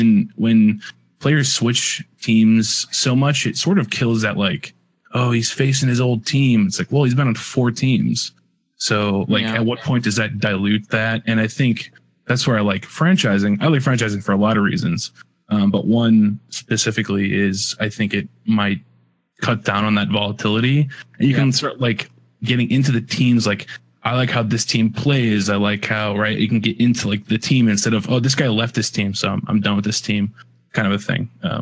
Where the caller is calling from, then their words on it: Chicago, Illinois, United States; I'm calling in from sunny Chicago.